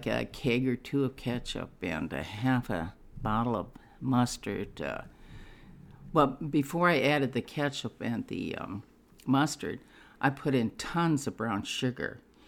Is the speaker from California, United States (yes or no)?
no; South Dakota, United States; But because when I grew up in South Dakota like I did, my mom's gardens were huge, huge.